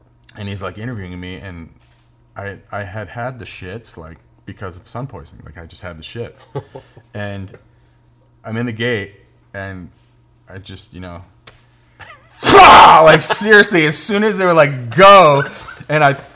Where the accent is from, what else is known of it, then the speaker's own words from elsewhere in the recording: East Coast, United States; And I was from the East Coast. It was like third time I'd ever been anywhere snowboarding before.